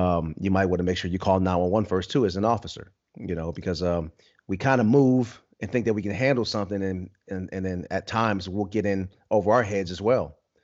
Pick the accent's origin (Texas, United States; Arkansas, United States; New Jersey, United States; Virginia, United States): New Jersey, United States; You know, I'm from New Jersey, so I go back there to see family often.